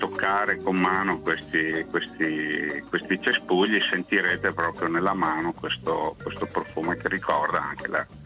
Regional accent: Veneto, Italy; Da buon veneto si iniziava presto anche ad aiutare, ad imbottigliare tutto quanto

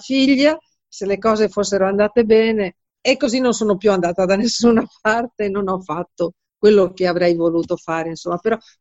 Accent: Villadose, Veneto, Italy; Io sono nata a Villadose, ho vissuto a Villadose, ho lavorato quasi sempre a Rovigo

